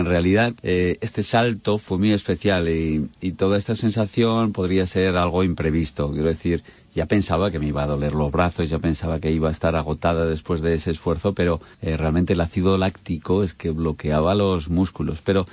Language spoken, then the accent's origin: Spanish; Aragon, Spain; Debe ser que soy maño